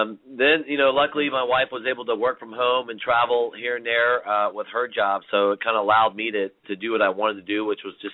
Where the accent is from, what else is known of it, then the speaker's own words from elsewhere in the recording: Baton Rouge, Louisiana, United States; Well, I grew up in Louisiana down in Baton Rouge.